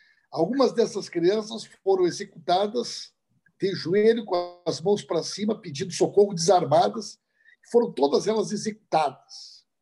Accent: Santa Maria, Rio Grande do Sul, Brazil; born there; Santa Maria.

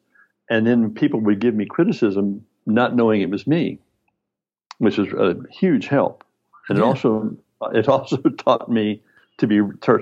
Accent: Texas, United States; We get it, Mr. Coppola, we're the guys from Texas.

